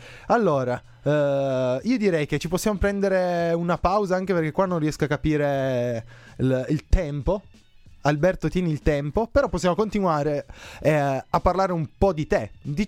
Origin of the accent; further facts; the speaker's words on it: Piedmont, Italy; io che sono piemontese me ne vado in Liguria